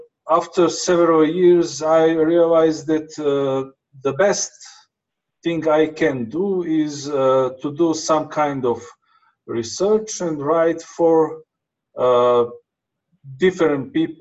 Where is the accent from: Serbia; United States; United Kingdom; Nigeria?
Serbia; English is a second language; I'm from Serbia, and it is not so easy to pronounce my name in English.